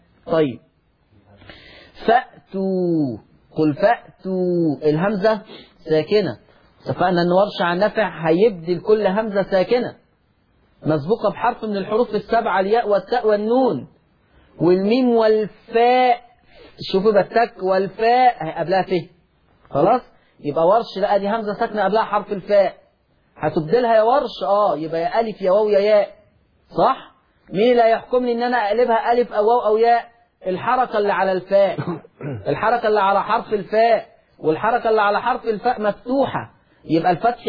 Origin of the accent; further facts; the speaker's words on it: Egypt; ودي لهجتنا كمصريين على فكره، لما بنتكلم يقول لك فلان افترى